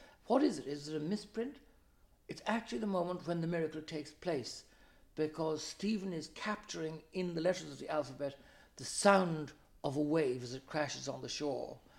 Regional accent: Ballsbridge, Leinster, Ireland; I grew up in Ballsbridge

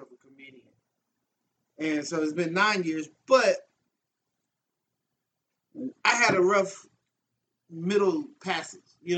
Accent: Los Angeles, California, United States; I grew up in South Central Los Angeles.

